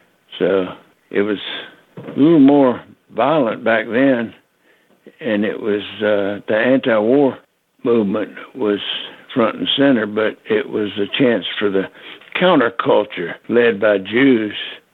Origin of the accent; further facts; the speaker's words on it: Raleigh, North Carolina, United States; went to North Carolina State University there in my hometown, Raleigh.